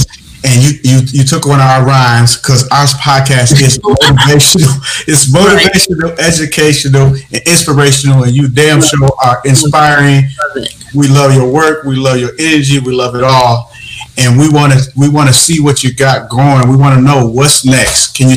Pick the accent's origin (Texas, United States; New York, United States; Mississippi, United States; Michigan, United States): Michigan, United States; Detroit; because I'm from Detroit, if you didn't know that.